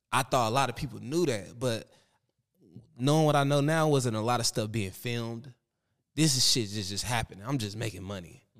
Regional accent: California, United States; I'm not a comedian to just be like, yeah, I'm from the Bay Area and I don't be in the Bay. I'm one of the ones I'm really in the Bay.

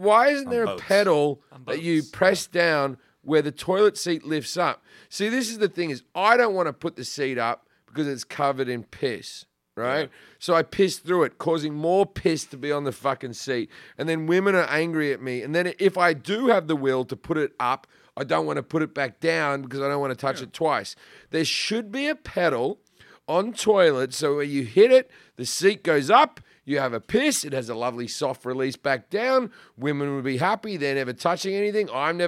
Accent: Sydney, New South Wales, Australia; also born or lived in Perth; So I'm from Sydney, but for some reason on Wikipedia, it says I'm from Perth.

